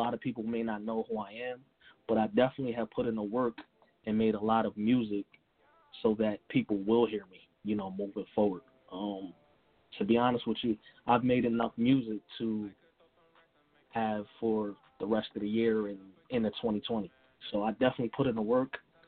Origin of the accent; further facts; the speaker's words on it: New Jersey, United States; I'm from New Jersey, so There's a lot of people that make music and are hip hop lovers